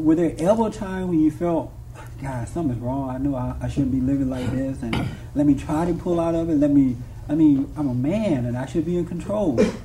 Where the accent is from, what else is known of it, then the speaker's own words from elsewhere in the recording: Alabama, United States; Like, I come from a small country. I come from Alabama. And there was no opportunities there, right?